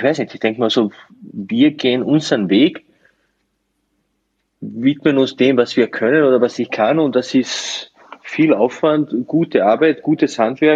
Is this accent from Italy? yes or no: no; Slovenia; German is a second language; now in Germany; weil ich komme ja eigentlich aus Slowenien